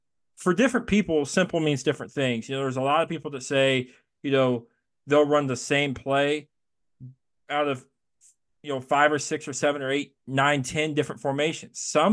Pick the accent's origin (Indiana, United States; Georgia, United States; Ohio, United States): Indiana, United States; because growing up in Indiana, when I was a kid, you know, Peyton Manning and Marvin Harrison and watching them kind of air it out.